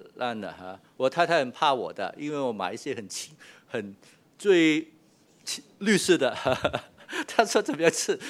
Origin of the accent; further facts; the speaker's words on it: China; 但是我们中国人不但是这样，水果还吃什么菜，对吗？